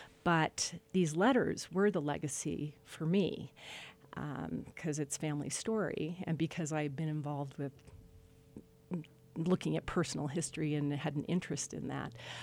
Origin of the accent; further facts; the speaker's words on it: Mountain Lakes, New Jersey, United States; my parents lived in where I was raised in Mountain Lakes, New Jersey. They lived in their home for 46 years.